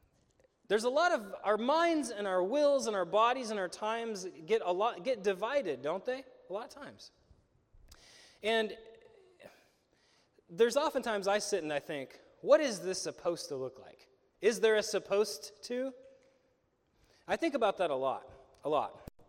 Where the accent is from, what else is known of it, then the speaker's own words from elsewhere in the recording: United States; coming up as an American youth, an American boy